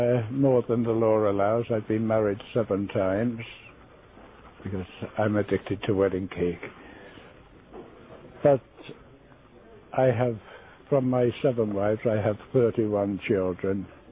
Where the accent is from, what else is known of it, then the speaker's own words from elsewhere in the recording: Isle of Skye, Scotland, United Kingdom; born there; also born or lived in Birmingham; 1913, which makes me 87 years old. I was born in Scotland on the Isle of Skye. I was educated largely in Birmingham until I went to Edinburgh University